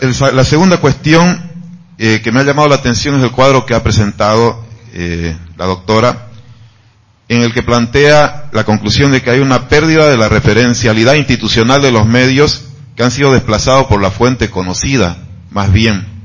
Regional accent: Bolivia; Yo vengo de Bolivia

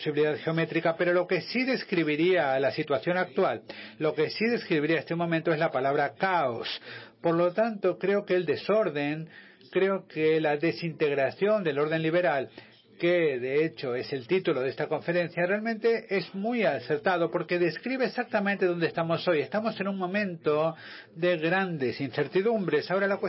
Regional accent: Czechia; Yo vengo de la República Checa, que, como sabéis, es un país que no existía al principio de los años 90. Mi antiguo país se llamaba Checoslovaquia

